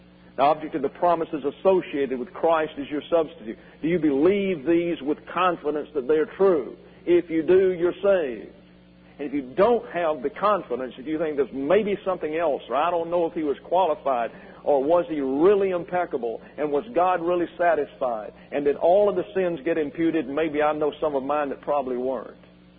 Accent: Alabama, United States; I mean, when I'm from South Alabama. It didn't matter whether you believed squat.

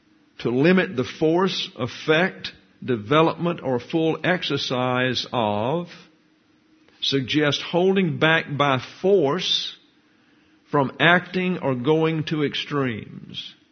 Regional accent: Alabama, United States; I came here from South Alabama.

